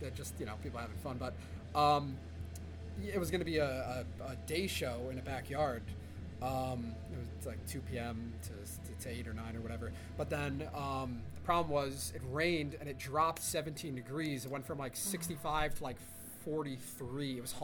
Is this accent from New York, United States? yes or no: yes; Kings Park, New York, United States; No, I'm not. I'm from Kings Park, Long Island.